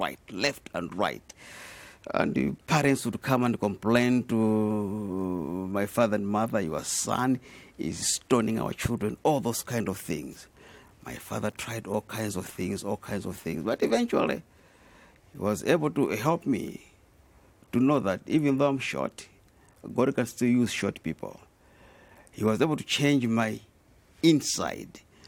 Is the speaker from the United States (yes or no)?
no; Malawi; That's where I was born. My father was a teacher, but eventually became a pastor. My mother was a teacher. I grew up in Malawi, primary school and secondary school. Then I went to Solusi for my theology. Then later on, came to Andrews University.